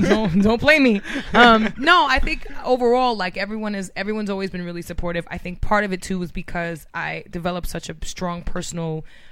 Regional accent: New York, United States; And so they kind of pigeonholed me into R&B, excuse me, because I'm from New York, because I'm a mixed race girl.

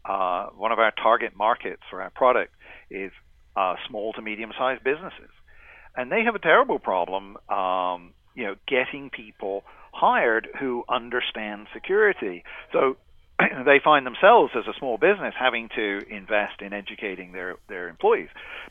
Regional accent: Coventry, West Midlands, United Kingdom; born there; I was born in Coventry in the UK

